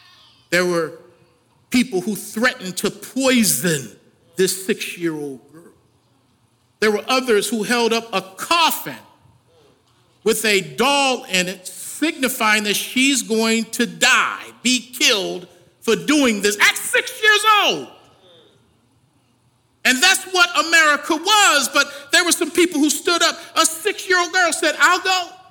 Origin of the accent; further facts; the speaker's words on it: Baltimore, Maryland, United States; I'm from Baltimore.